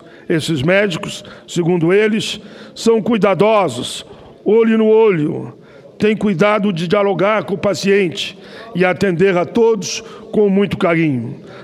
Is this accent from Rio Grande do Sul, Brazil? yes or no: yes; Caxias do Sul, Rio Grande do Sul, Brazil; Hospital Pompeia, da minha cidade natal, Caxias do Sul.